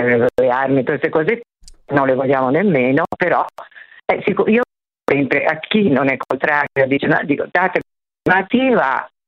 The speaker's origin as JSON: {"language": "Italian", "town": "Milan", "region": "Lombardy", "country": "Italy", "said": "io sono di Milano, ma adesso sono da mia figlia."}